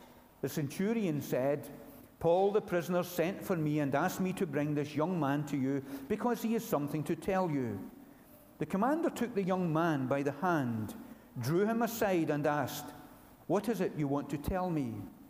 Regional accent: Scotland, United Kingdom; So as a Scotsman, I get frustrated.

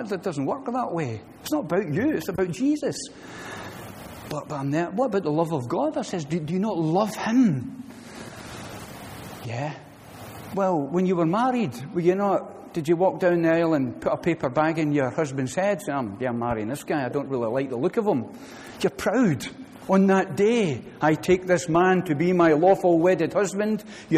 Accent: Glasgow, Scotland, United Kingdom; now in East Finchley, United Kingdom; I'm from Glasgow. I was not remotely religious.

